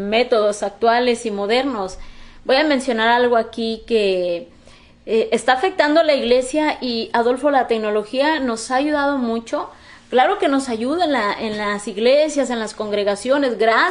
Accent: Mexico; Yo soy mexicano, yo soy latino

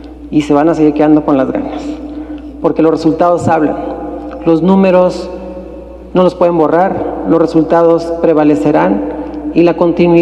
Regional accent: Mexico; su caracterización que tenemos como mexicanos de no dar un paso atrás

